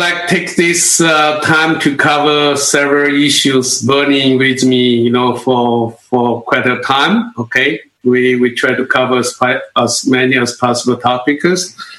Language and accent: English; China; English is a second language; from China.